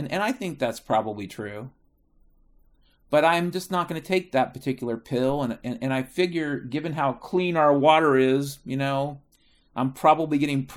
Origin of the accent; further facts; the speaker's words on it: Ireland; You know, I'm an Irishman.